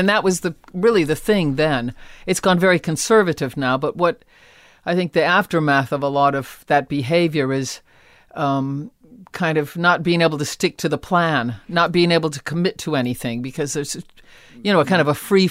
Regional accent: Akron, Ohio, United States; born or raised there

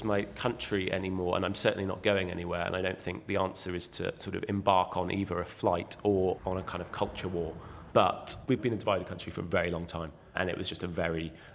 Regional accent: Bristol, South West England, United Kingdom; moved away as an adult; also born or lived in Spain / Brussels; I'm from Bristol originally. I'd actually been living abroad for a few years. I lived in Spain, and I actually also lived in Brussels

